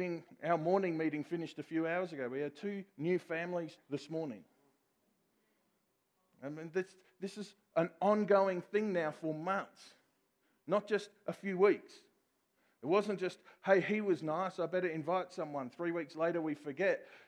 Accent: Australia; Yes, I'm Australian, and we talk funny.

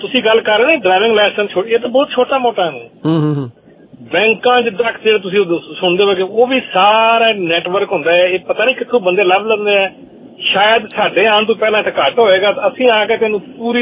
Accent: Pakistan; special ਮੈਂ ਪਾਕਿਸਤਾਨ ਤੋਂ ਹਾਂ

